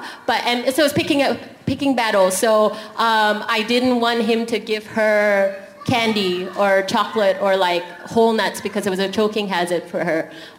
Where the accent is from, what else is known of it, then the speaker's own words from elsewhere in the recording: Malaysia; My husband, I am Malaysian Chinese and he's American Caucasian.